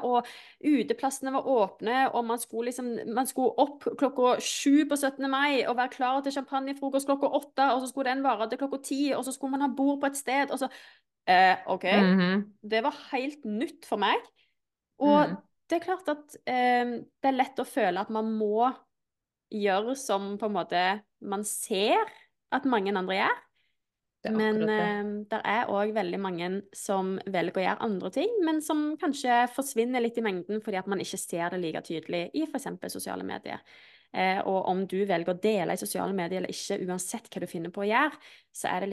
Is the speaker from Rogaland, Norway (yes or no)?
yes; Stavanger, Rogaland, Norway; sånn som der jeg kommer fra da, i Stavanger, så har på en måte 17. mai aldri vært en stor ting.